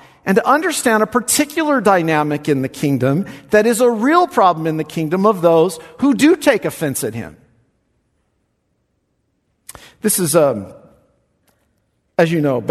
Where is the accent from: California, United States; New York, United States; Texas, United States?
California, United States; Lemoore; My hometown, which is no hometown to boast of, it's kind of like Nazareth, it's called Lemoore. You know, we boast